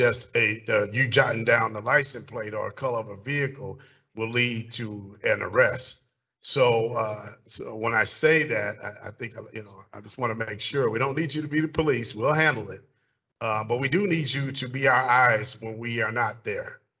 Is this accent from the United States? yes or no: yes; Chicago, Illinois, United States; I am a stranger to DeKalb. I am originally from South Side of Chicago